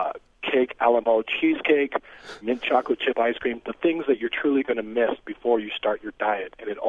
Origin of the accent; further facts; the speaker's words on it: England, United Kingdom; I grew up in England, so that was a huge thing we ate as a child.